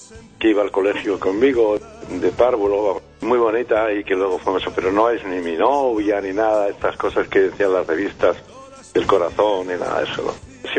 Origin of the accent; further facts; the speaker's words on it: Andalusia, Spain; now in Catalonia, Spain; tal como me acordaba de tantas cosas que dejé en mi tierra, en Andalucía.